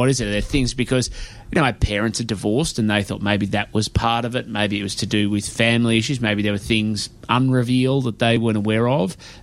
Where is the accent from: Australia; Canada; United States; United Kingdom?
Australia; Mount Martha, Victoria; I grew up in, a few places, but for the most part, sort of like from about the age of seven on the Mornington Peninsula, in a place called Mount Martha